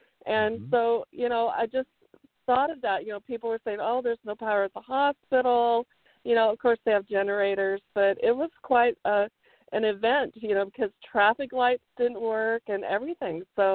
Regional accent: Iowa, United States; Yeah, I grew up in Iowa on a farm in Iowa.

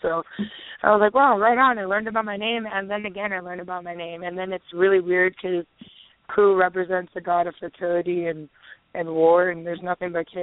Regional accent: Hawaii, United States; also born or lived in Missouri; now in Omaha, United States; Yeah, I live in Omaha, but I was born and raised in Hawaii, but I lived in Missouri for a couple of years, and now I'm a Nebraskan.

